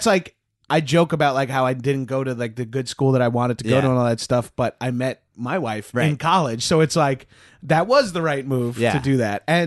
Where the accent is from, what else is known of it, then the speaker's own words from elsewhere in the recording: South Africa; As a South African man.